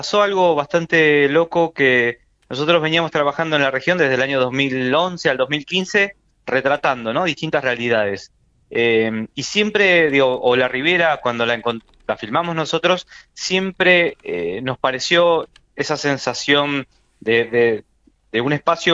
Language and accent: Spanish; Berisso, Buenos Aires Province, Argentina; born there; now in La Plata, Argentina; yo soy de, digamos, de la región, soy nacido en Berisso y estoy hoy en día en La Plata. Nos consideramos productores o realizadores más de la provincia, más que de Capital Federal.